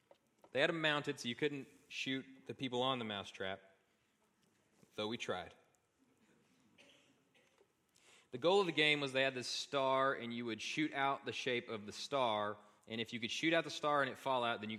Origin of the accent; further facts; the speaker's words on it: Texas, United States; When I was growing up in Panhandle, we didn't have the star test yet.